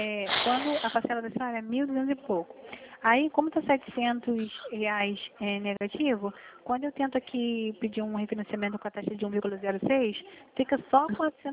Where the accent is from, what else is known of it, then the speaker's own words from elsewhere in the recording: Rio de Janeiro, Brazil; eu sou do Rio também